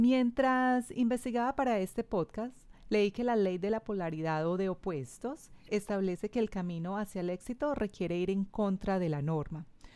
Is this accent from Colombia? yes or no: yes; Colombia; nosotros somos colombianos como colombianos y haciendo lo que se hace en Colombia